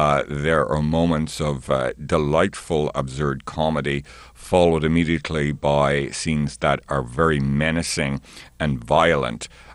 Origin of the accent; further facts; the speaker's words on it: Ireland; At the same time, I'm originally Irish, and I recognize the Irishness of Sharon Horgan's humor.